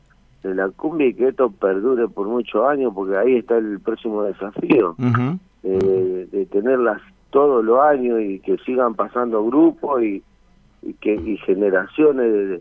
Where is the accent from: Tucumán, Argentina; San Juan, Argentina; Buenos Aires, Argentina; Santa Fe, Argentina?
Santa Fe, Argentina; como santafesino te hace sentir orgulloso.